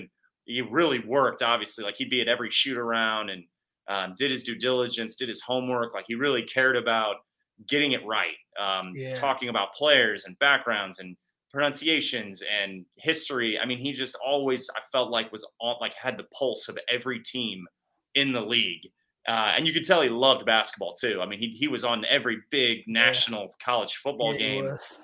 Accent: Kansas City, United States; But growing up, watching the Big 12 when growing up in Kansas City

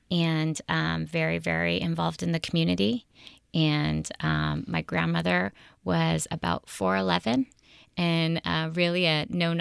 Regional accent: Hacienda Heights, California, United States; also born or lived in Montebello; I was born in Montebello. I grew up in a suburb of Los Angeles, Hacienda Heights.

